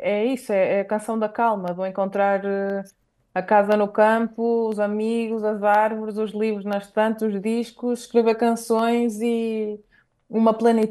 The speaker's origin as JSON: {"language": "Portuguese", "region": "Minho", "country": "Portugal", "said": "Eu sou minhotíssima."}